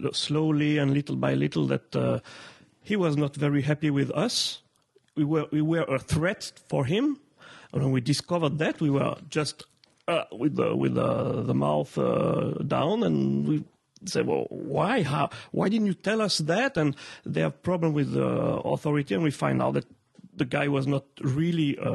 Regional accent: Romandy, Switzerland; English is a second language; I'm come from the French speaking part of Switzerland

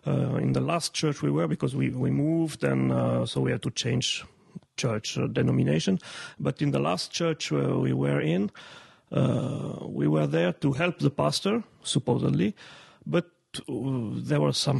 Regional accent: Romandy, Switzerland; English is a second language; I'm come from the French speaking part of Switzerland

